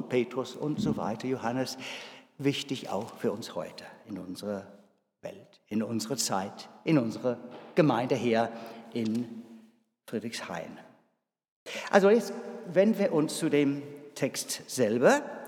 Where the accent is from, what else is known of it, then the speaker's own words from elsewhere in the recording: England, United Kingdom; German is a second language; was so mich als Engländer besonders so interessant finde